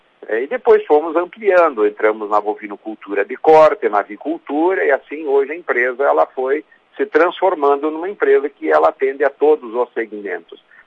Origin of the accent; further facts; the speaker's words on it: Sarandi, Brazil; Porque a gente é de Sarandi, a gente é filho da região, nós nos criamos aqui, a gente ama essa terra, essa comunidade que sempre nos acolheu tão bem